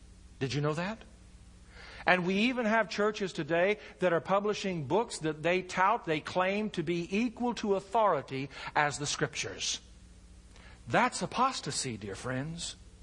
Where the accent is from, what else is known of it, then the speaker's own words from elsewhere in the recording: United States; And as an American, I may be called by the Lord God to go and as a missionary over to China someplace.